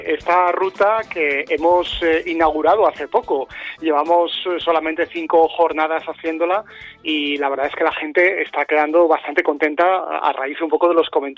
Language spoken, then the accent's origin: Spanish; Zaragoza, Aragon, Spain; now in Vilanova i la Geltrú, Spain; yo soy de Zaragoza, pero vivo desde hace unos años en Vilanova y la Geltrú